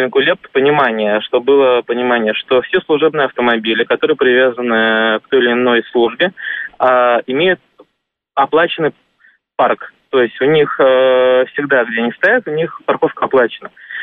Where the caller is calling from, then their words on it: Moscow Oblast, Russia; из Московской области, работаю на гражданской службе